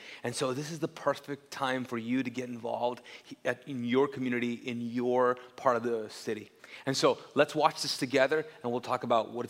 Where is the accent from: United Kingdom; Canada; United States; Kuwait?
Kuwait; Like Pakistani ex-Muslims who were." Born and raised in Kuwait?